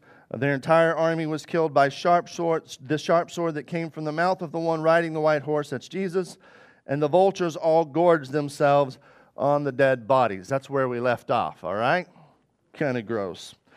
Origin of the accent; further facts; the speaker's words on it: Arkansas, United States; Guys, I grew up in Arkansas, and that was like our constant sign.